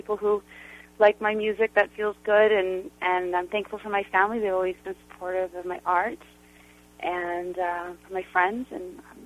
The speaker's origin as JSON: {"language": "English", "country": "Canada", "lives_now": "New York City, United States", "said": "Well, I'm from Canada, and I wrote that song."}